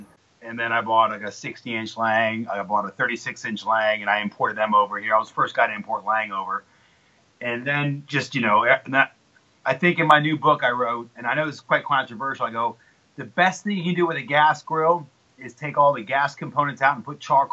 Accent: Maryland, United States; Yeah, I grew up on the Mason-Dixon line, so I grew up in Maryland.

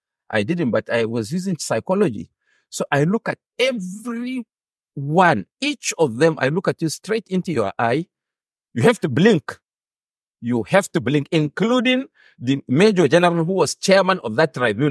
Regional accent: Gashua, Yobe, Nigeria; Because he comes from Umburu, while I come from Gashua. Only 65 kilometers separate us, and we see ourselves as the same people.

